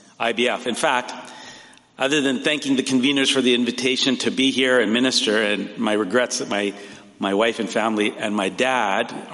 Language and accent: English; Sudbury, Ontario, Canada; And some of you know I'm from Sudbury, Ontario, which is north of Toronto, around several hours.